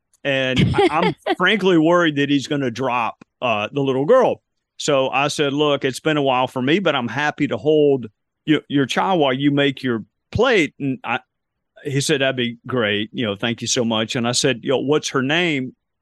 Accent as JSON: {"language": "English", "town": "Greenville", "region": "South Carolina", "country": "United States", "tie": "born there", "said": "I was born in Greenville and I worked there. We live right next door in Spartanburg."}